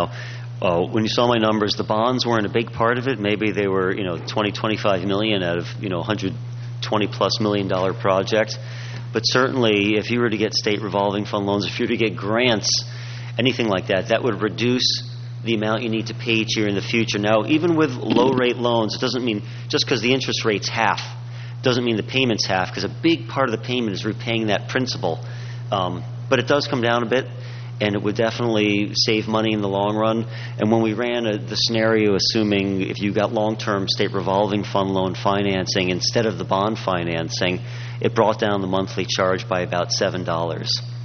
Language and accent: English; Connecticut, United States; but I grew up mostly in Connecticut